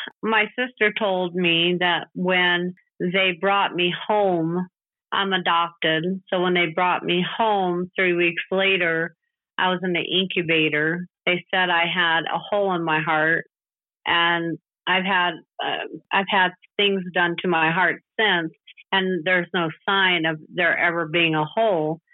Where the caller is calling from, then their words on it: Colorado, United States; Yes, I am. I'm calling from the San Luis Valley.